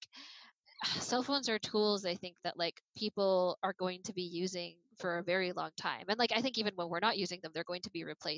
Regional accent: Toronto, Ontario, Canada; born there; I was born in Toronto

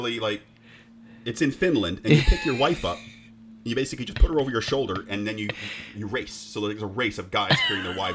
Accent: Canada; Oh, this is from my home country of Canada.

